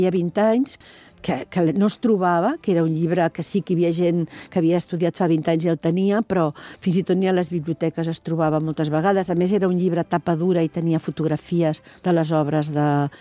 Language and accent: Catalan; Catalonia, Spain; jo sóc catalana